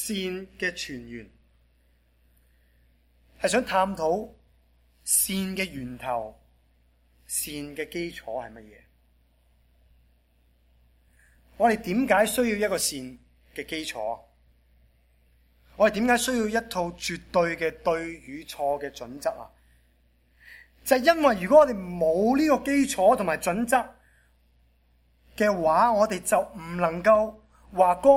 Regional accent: China; 我们中国人信奉了儒家思想，信奉了二千多年

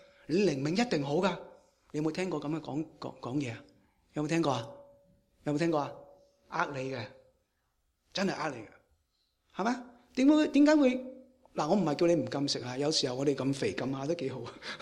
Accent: China; 佢有一种我哋中国人嘅思想，我哋中国人咧就系一种叫做宁愿信其有，不可信其无吓

